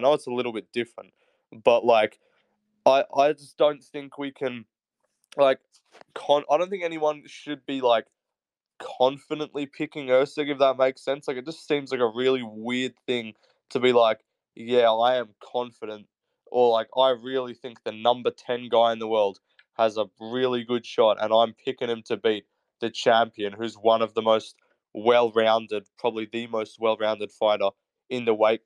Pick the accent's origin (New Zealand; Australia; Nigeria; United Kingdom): Australia; I'm Australian